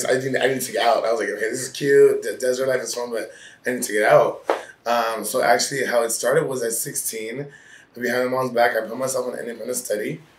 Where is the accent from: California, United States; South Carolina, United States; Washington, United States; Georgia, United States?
California, United States; North Hollywood; also born or lived in Antelope Valley; Yeah, and then I was raised in North Hollywood.